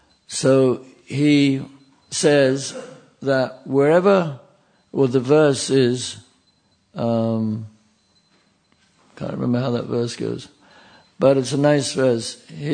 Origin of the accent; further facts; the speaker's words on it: London, United Kingdom; I mean, I'm from London, personally, and I live in the country, and I have cows.